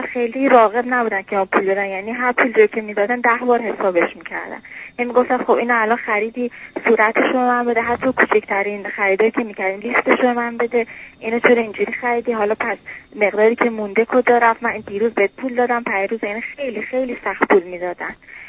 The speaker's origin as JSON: {"language": "Persian", "country": "Iran", "moved": "yes", "said": "حدود 8 سال پیش ما از ایران خارج شدیم و آمدیم یک کشور دیگه زندگی کردیم"}